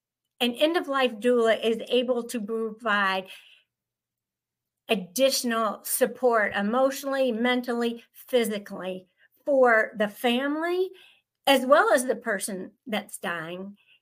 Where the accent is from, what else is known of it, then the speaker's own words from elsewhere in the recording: the South, United States; Because I'm from the South. And we have great hospitality down here.